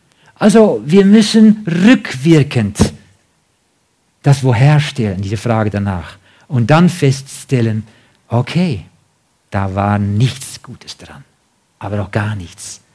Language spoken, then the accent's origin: German; Netherlands; German is a second language; now in Germany; Ich bin ja Holländer.